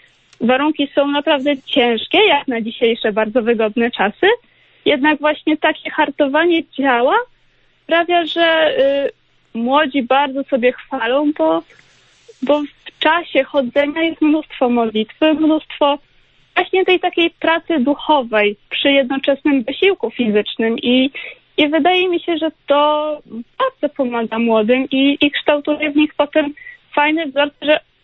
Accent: Radom, Masovian Voivodeship, Poland; ja jestem z Radomia i mogę na temat podwórka radomskiego powiedzieć

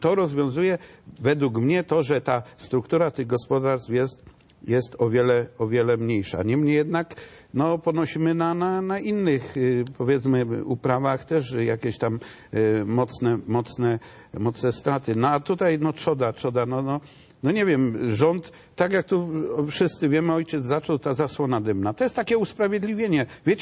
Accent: Greater Poland Voivodeship, Poland; Ja pochodzę z rejonu, gdzie gospodarstwa tutaj akurat są małe, kilkunastohektarowe. Południowa Wielkopolska to jest tam chyba 13 hektarów średnia.

